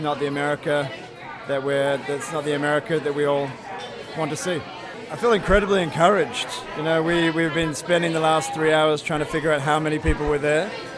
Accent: New York, United States; I'm from New York.

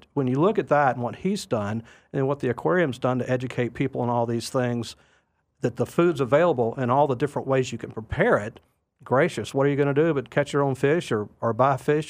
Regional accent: Georgia, United States; I grew up on the Georgia coast, so I'm sort of a snob.

